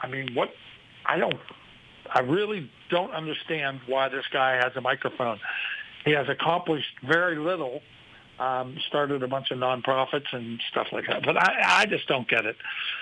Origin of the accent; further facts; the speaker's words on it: Pittsburgh, Pennsylvania, United States; I stood up and saluted the guy from Pittsburgh. That's my hometown.